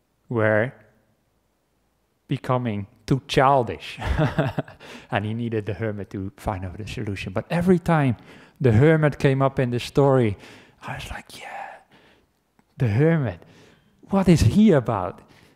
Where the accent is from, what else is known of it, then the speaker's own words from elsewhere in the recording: Netherlands; I come from the Netherlands